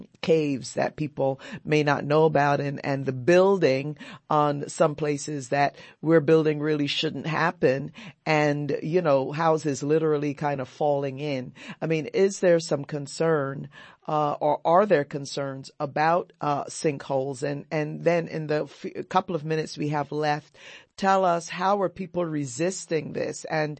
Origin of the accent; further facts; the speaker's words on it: Barbados; Now, Anita, I am from an island. I'm from Barbados originally, and our island is also limestone, basically.